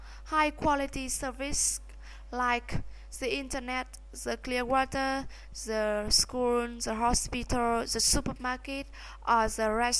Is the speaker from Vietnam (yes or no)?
yes; Thanh Hoa, Vietnam; English is a second language; The famous place in my hometown is Hàm Rồng Bridge. It is a famous bridge in Vietnam history, and it is also history witness of Vietnam.